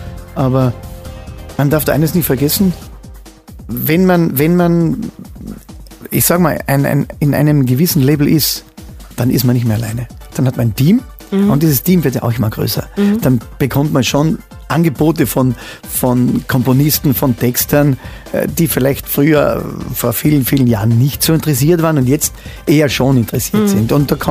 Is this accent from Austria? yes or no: yes; Carinthia, Austria; wir kommen aus der Knock Alm Gegend, Knock Gebiet, Knock Alm Straße, wunderschönes Gebiet bei uns in Kärnten.